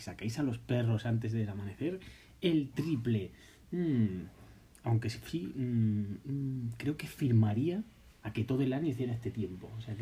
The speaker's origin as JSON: {"language": "Spanish", "town": "Jaén", "region": "Andalusia", "country": "Spain", "said": "soy una persona de Jaén que ve las noticias, Twitter y cuatro cosas y sé lo que sé de aquel sitio."}